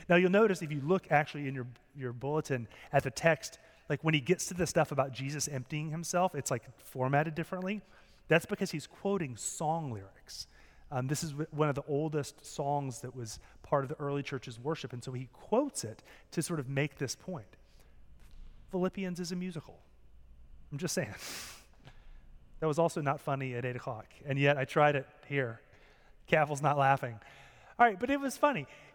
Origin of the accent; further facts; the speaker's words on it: Winston-Salem, North Carolina, United States; I grew up in Winston-Salem, and we didn't have anything remotely. We had like paste picante sauce until like 1996 in Winston.